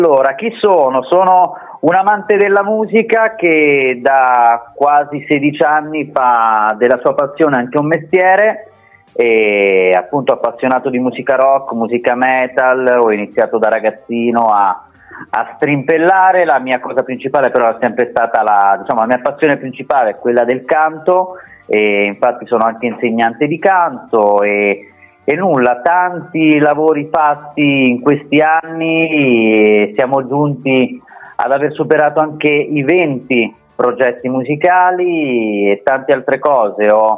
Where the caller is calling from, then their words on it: Campania, Italy; Io mi trovo in Campania, in provincia di Benevento.